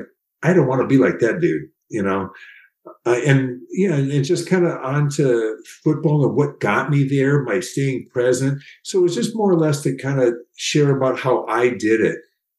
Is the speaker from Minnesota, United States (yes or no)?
yes; Minneapolis, Minnesota, United States; In Minneapolis.